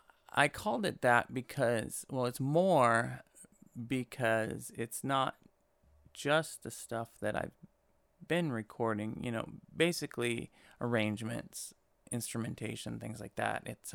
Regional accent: California, United States; I'm from a little town up in the foothills in San Gabriel Valley.

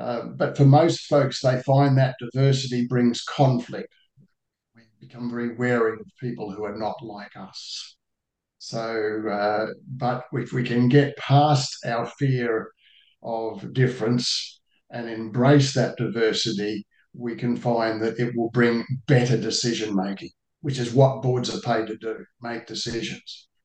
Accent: Australia; as an Australian

